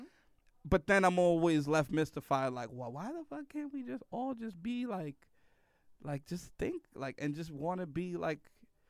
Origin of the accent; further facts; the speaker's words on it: New York, United States; that's the fucked up part about 9/11 as a New Yorker, right?